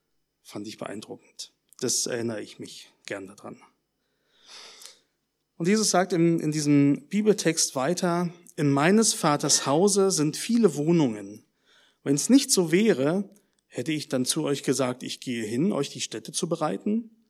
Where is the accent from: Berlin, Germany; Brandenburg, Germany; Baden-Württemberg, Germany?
Berlin, Germany; Ich komme aus Berlin, schon mal erwähnt. Und dort haben wir einige solche Häuser.